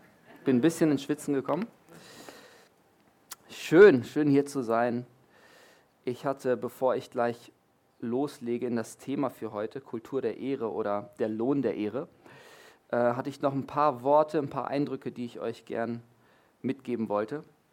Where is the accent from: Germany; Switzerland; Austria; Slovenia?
Germany; Bielefeld, North Rhine-Westphalia; also born or lived in Reading; Und ich komme ursprünglich aus Bielefeld bei Lage.